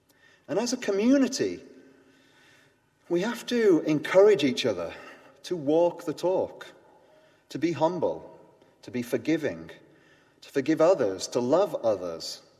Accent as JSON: {"language": "English", "region": "England", "country": "United Kingdom", "said": "because I'm English"}